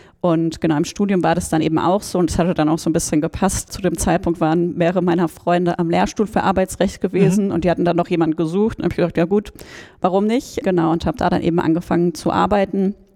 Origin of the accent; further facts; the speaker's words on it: Hesse, Germany; Also ich komme aus dem Großraum Frankfurt auch